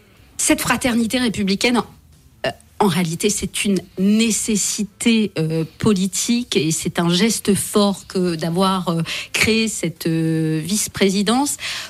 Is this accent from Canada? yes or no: no; Elbeuf, Normandy, France; quand j'étais ado à Elbeuf, je suis née à Elbeuf